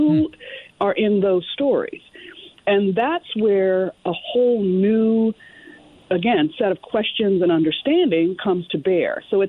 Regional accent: Williamsburg, Virginia, United States; also born or lived in the South; Well, first of all, I was born in the South, and I was raised in Virginia in Williamsburg. Mm-hmm. So I'm a Virginia girl as much as anybody else.

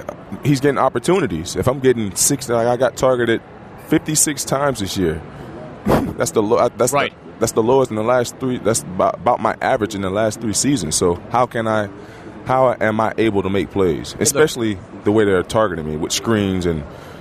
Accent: Orlando, Florida, United States; I was playing in Orlando. I had a ton of my family there. That's my home state.

